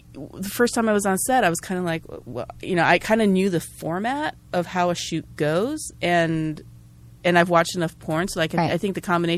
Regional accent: Japan; You know, I'm originally from Japan.

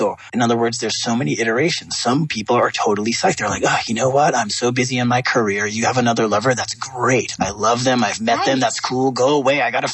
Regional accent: New York, United States; I grew up in New York

